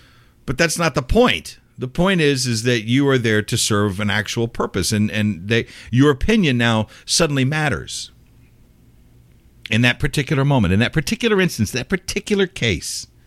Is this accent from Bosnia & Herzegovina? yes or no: no; United States; as an American, as a resident of this county